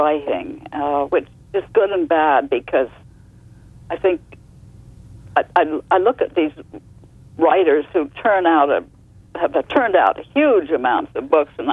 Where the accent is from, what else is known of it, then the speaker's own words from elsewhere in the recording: New Haven, Connecticut, United States; also born or lived in Boston, United States; I was born in Boston. My father was a Congregational minister. We had a church there. And then when I was 9, he was appointed to be chaplain at Yale University in New Haven.